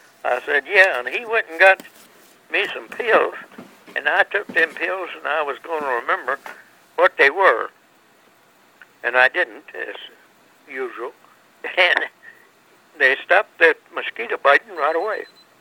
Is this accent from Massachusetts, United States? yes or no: no; Missouri, United States; I grew up in 80 miles west of St. Louis, in Montgomery County, Missouri.